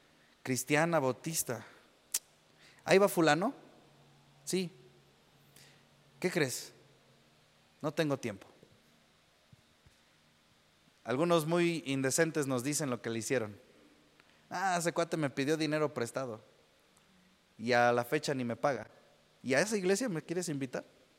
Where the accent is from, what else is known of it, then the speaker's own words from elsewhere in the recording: Puebla, Mexico; Ah, yo soy poblano, es de Puebla, ¿verdad?